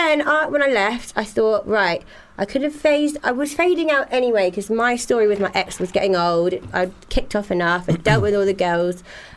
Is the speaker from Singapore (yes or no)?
yes; Singapore; born there; Or I'll also mention things like my upbringing, where I was born in Singapore, boarding school and then the TV shows